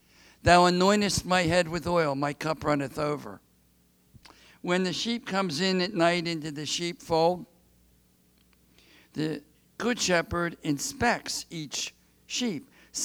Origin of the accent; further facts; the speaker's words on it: Philadelphia, Pennsylvania, United States; I grew up in Philly, like my grandson Jim.